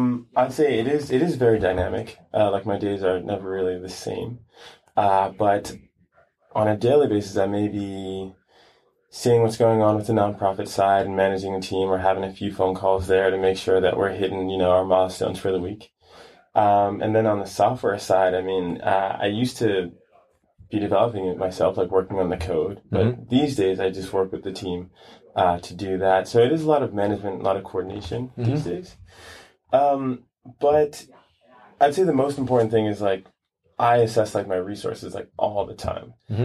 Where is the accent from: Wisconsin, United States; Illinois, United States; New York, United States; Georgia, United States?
New York, United States; Brooklyn; moved away as an adult; now in California, United States; I grew up in Brooklyn, New York. Mm-hmm. Stayed there until I was about maybe 18, came out to California.